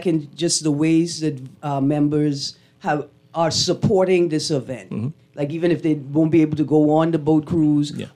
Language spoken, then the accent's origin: English; Bahamas; growing up in the Bahamas, I tell people all the time, knowing that we had universal access to healthcare, to education, and to water.